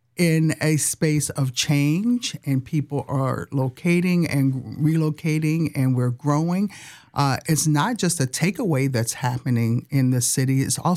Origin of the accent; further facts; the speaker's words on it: Washington, District of Columbia, United States; So, I mean, I'm originally from Washington, D.C. We moved from New Jersey.